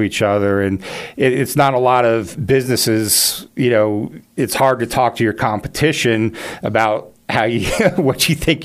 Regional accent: Blacksburg, Virginia, United States; I grew up in Blacksburg, left for college, joined the Army, retired for the Army

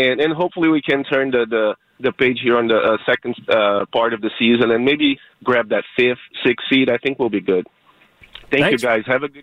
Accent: Brazil; I'm from Brazil.

